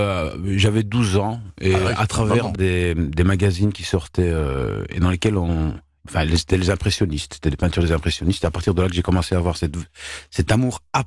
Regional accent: Wallonia, Belgium; De chez moi en Wallonie

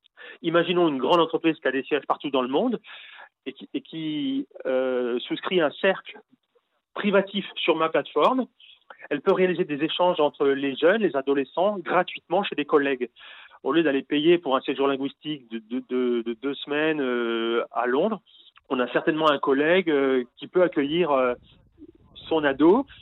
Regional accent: France; alors que je suis français.

